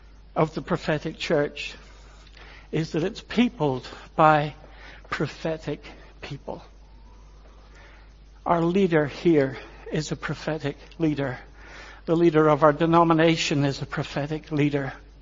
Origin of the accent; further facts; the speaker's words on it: Northern Ireland, United Kingdom; I'm an Ulsterman standing in front of you as a Protestant saying, I think he looks like Jesus.